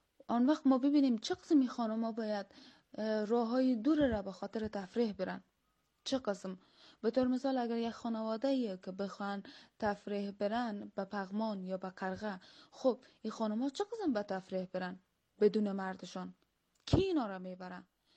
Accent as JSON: {"language": "Persian", "country": "Afghanistan", "tie": "born or raised there", "said": "ما کسایی هستیم که در افغانستان به دنیا آمدیم، هم اینجا بزرگ شدیم"}